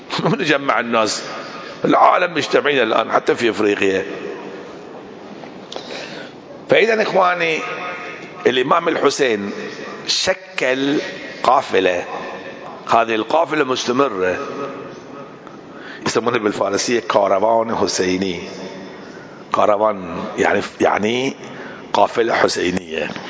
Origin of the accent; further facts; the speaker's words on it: Bahrain; وإذا ما سووهم إحنا من البحرين نروح نسوي لنا موكب هناك نستقبلهم